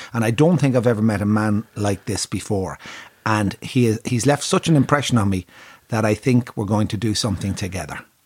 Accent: Kildare, Ireland; born there; I said, I was born in Brer, just from the Curragh.

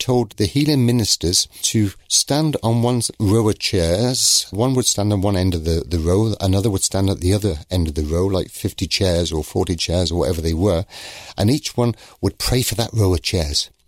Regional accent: United Kingdom; I can speak in English, yeah, because I'm British.

